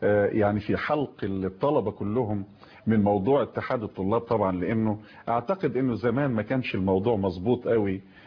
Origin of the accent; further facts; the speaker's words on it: Egypt; علينا كمصريين.